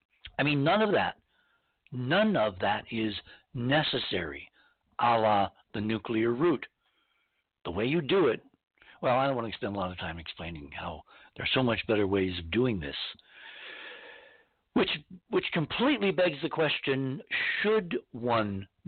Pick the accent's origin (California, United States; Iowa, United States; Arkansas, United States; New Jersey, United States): New Jersey, United States; Morristown; born there